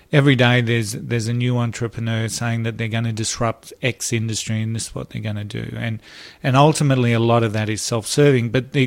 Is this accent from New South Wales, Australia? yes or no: no; Brisbane, Queensland, Australia; just here in Brisbane, in my hometown, there's traffic licenses that were paid to the government